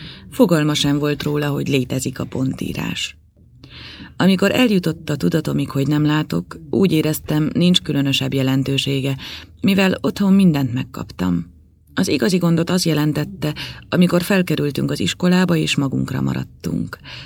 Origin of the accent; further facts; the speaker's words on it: Szeged, Csongrád-Csanád, Hungary; born there; 26 éves. Szegeden születtem, 1972. május 14-én.